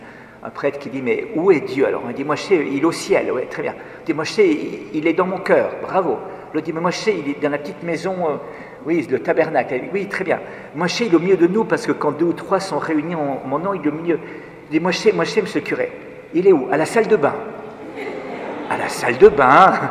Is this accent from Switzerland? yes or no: yes; Switzerland; Je suis suisse, j'ai des horaires habituellement.